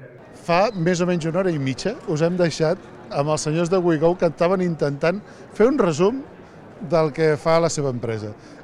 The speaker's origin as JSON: {"language": "Catalan", "town": "Paris", "region": "Île-de-France", "country": "France", "said": "jo soc de París, vinc una vegada a Barcelona"}